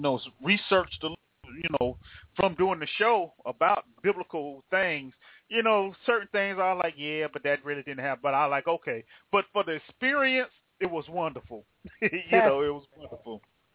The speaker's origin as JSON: {"language": "English", "town": "Jacksonville", "region": "Florida", "country": "United States", "said": "I'm from Jacksonville, so, yeah, I like Florida."}